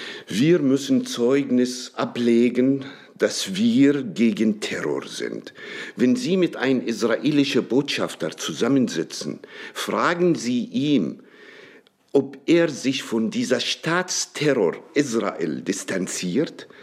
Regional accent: Palestine; Ich habe kein Recht, meinen Mund aufzumachen als Palästinenser.

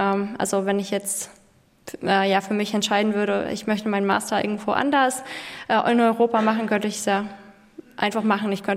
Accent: Latvia; Also ich habe festgestellt, dass wirklich viele wirklich gar nicht wissen, wie es da bei uns in Lettland ist.

